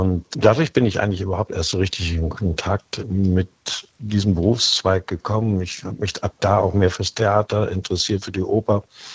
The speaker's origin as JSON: {"language": "German", "town": "Kiel", "region": "Schleswig-Holstein", "country": "Germany", "tie": "born or raised there", "said": "Wenn ich an Kiel, wenn ich an Schleswig-Holstein denke, das ist meine Heimat"}